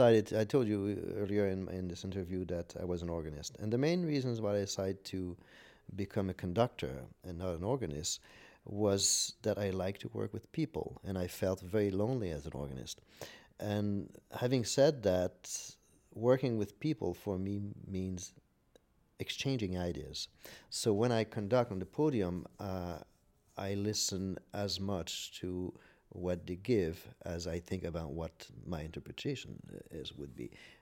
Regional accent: Trois-Rivières, Quebec, Canada; and I'm still music director of the orchestra in my hometown, Trois-Rivières.

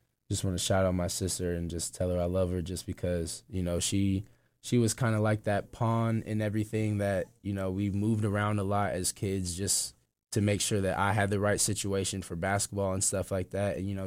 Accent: Portland, Oregon, United States; Growing up in Portland was, you know, it was kind of perfect in my eyes just because Portland is real laid back, but it's still accessible to everything.

